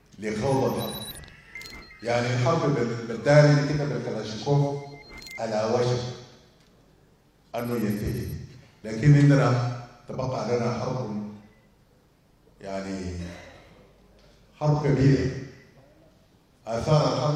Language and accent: Arabic; Sudan; والسودانيين كلنا كسودانيين يفترض فرضا أن نخرج من هذه الحرب